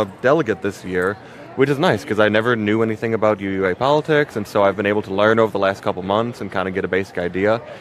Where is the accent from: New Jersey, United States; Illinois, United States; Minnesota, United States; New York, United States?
Illinois, United States; Palatine; Palatine, so yeah, a bit north of Chicago.